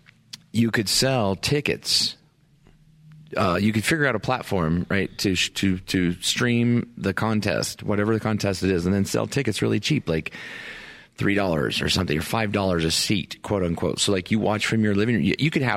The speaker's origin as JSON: {"language": "English", "region": "Indiana", "country": "United States", "tie": "born or raised there", "said": "I liked the Colts growing up in Indiana."}